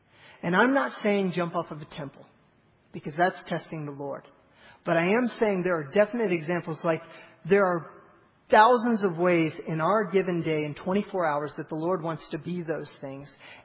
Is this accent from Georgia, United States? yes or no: yes; Atlanta, Georgia, United States; I grew up in the South in Atlanta, and there are Christmas trees.